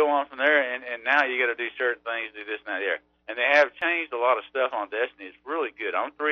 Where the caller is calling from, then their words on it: Wetumpka, Alabama, United States; I'm between Wetumpka and Eclectic, dude, actually, on 170.